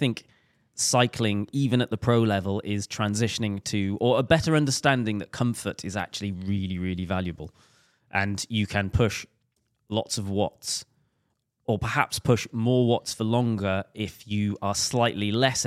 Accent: Wales, United Kingdom; I'm Welsh

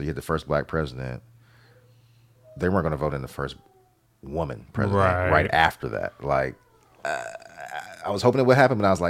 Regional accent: United States; I'm a black man growing up in America. It brings back a lot of bad memories for me.

